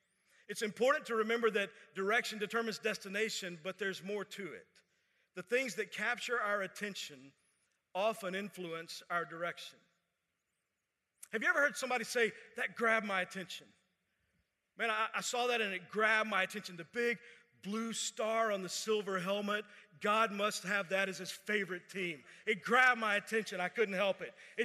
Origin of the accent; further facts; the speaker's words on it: Orlando, Florida, United States; They didn't know I was from Orlando